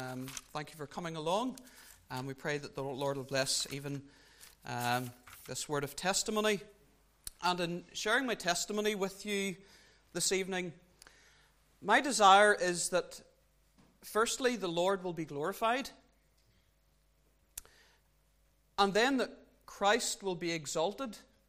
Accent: England, United Kingdom; born there; I was born over in England back in September 1978.

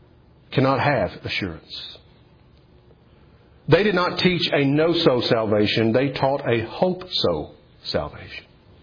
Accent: Kentucky, United States; Some of you may not know this about me, but I grew up in East Kentucky in the old regular Baptist tradition, similar to the primitive Baptists you'll see around here.

